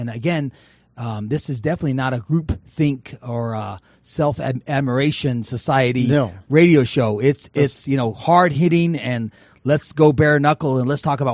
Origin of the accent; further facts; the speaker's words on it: Carlsbad, New Mexico, United States; And, you know, if my hometown, Carlsbad, like you said, goes in with the South Valley of Albuquerque in one congressional district, you know, the people in Carlsbad have a different interest and a different outlook on life than the people in the South Valley of Albuquerque.